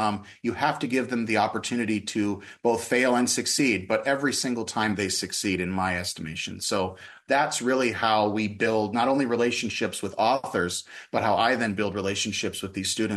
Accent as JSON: {"language": "English", "region": "Montana", "country": "United States", "tie": "born or raised there", "lives_now": "Midwest, United States", "said": "and I grew up in the West. I'm from Montana, yet I've been a Midwestern transplant now for over a decade."}